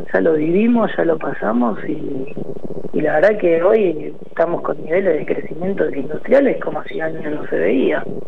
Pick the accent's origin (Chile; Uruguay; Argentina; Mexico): Argentina; La Matanza, Buenos Aires Province; Yo vengo de La Matanza, de un barrio que se llamaba Villa Unión